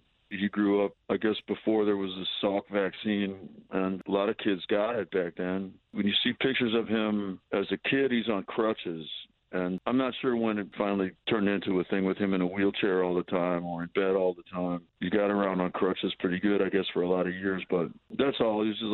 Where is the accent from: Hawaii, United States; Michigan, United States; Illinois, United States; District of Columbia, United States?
Michigan, United States; Detroit; born there; I was born in Detroit in 1953.